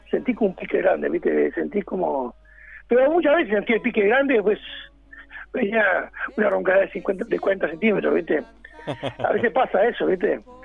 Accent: Pocito, San Juan, Argentina; yo soy de Pocito, de ahí de la Bondiola

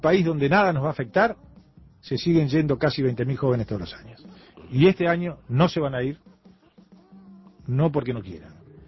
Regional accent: Uruguay; somos los uruguayos que vivimos en Uruguay.

